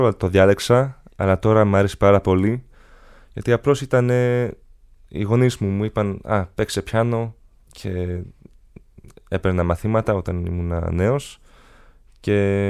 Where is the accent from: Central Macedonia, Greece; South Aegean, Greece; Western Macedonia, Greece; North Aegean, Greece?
North Aegean, Greece; Skamia; also born or lived in Switzerland; Το θεωρώ σαν σπίτι μου. Είναι ο τόπος μου η Σκαμιά. Εντάξει και Ελβετία.